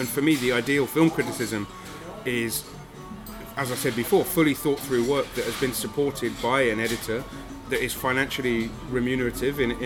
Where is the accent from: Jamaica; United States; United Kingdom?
United Kingdom; obviously I'm British